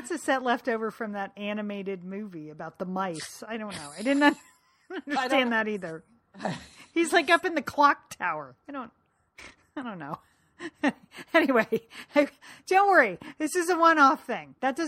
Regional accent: Connecticut, United States; one of my oldest friends from growing up in Connecticut from high school.

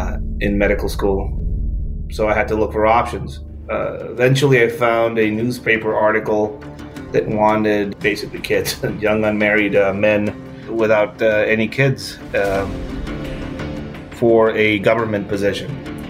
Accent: Tijuana, Baja California, Mexico; English is a second language; That's where I got my English growing up in Tijuana.

